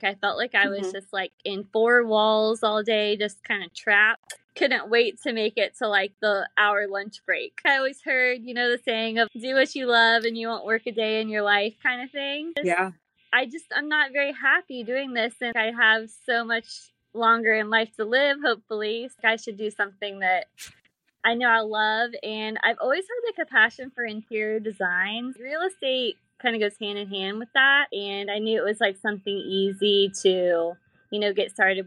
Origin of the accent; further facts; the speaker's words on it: Tallahassee, Florida, United States; So I was born and raised in Tallahassee.